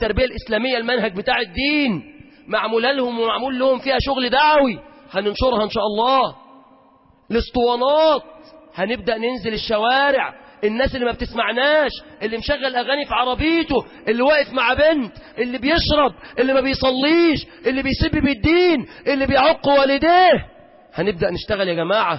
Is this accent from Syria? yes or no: no; Egypt